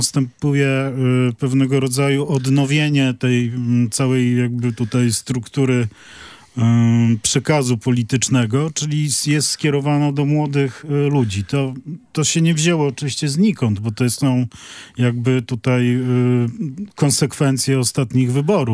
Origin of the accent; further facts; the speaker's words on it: Gdańsk, Pomeranian Voivodeship, Poland; powiem jako pomorzanin, gdańszczanin